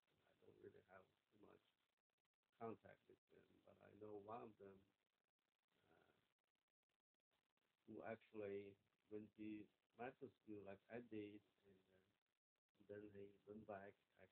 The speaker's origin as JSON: {"language": "English", "country": "China", "tie": "born or raised there", "second_language": "English", "lives_now": "Other country", "said": "Every time we visit China, we see each other. And, the small town, like my hometown, is obviously a pretty powerful person."}